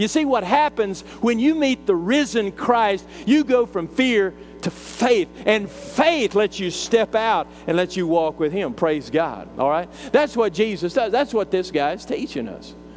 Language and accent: English; Gulbusk, Texas, United States; We're from Gulbusk. Gulbusk? That don't even sound right.